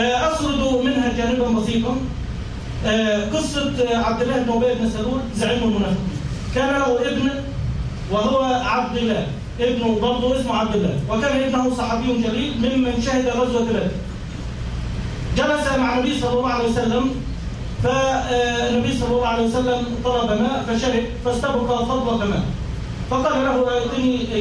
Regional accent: Egypt; عندنا في مصر ابتلينا والعياذ بالله

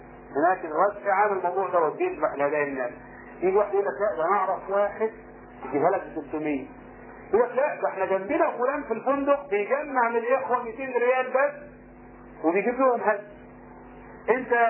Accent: Egypt; عكسنا احنا فدول مصريين

